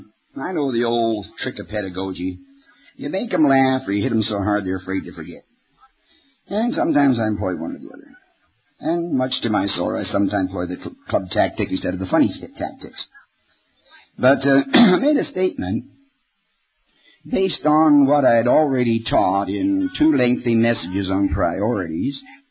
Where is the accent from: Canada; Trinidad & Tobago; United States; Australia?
Canada; born there; Because, see, I was born in Canada